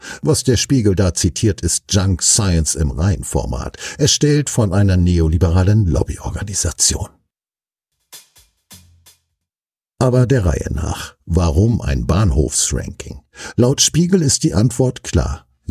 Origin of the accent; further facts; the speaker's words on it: Lower Saxony, Germany; Nun hatte ich als Niedersachse schon öfter das Vergnügen, mit der Bahn nach Bremen zu fahren